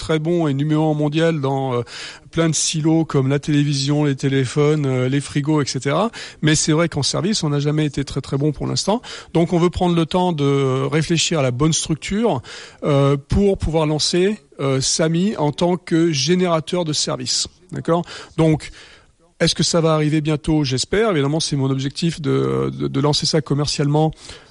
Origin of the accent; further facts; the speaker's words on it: Toulouse, Occitanie, France; Je suis toulousain, ça n'a rien à voir